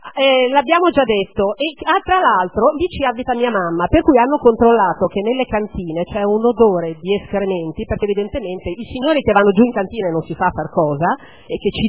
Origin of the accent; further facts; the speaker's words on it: Milan, Lombardy, Italy; born there; Io sono nata in Giambellino e abito esattamente di fronte a Largo Balestra.